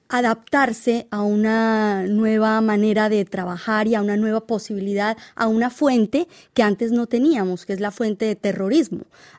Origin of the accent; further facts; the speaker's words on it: Colombia; moved away; Yo vengo de Colombia, un país donde crecimos con la violencia